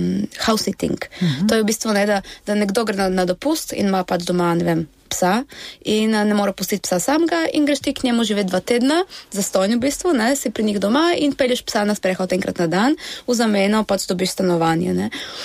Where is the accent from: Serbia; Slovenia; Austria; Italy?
Italy; mi zamejci smo tako, no, ko smo v Sloveniji se počutimo Italijane, ko smo v Italiji se počutimo Slovence, nikjer nismo doma razen tam Trsto Gorici, kjer je pač naše gnezdo